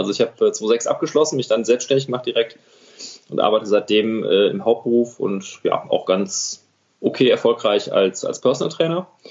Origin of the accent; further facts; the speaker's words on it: Bergisch Gladbach, North Rhine-Westphalia, Germany; Da hat unser Papa oder mein Papa hat mich und meinen Bruder angemeldet zum Judo in Bergisch Gladbach damals.